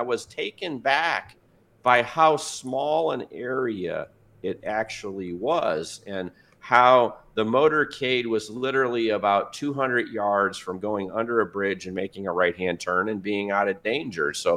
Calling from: Dallas, Texas, United States; I am just outside of Dallas, Texas, in the United States.

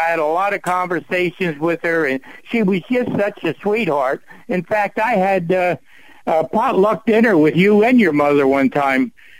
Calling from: Atlantic City, New Jersey, United States; Oh, okay. … from Atlantic City.

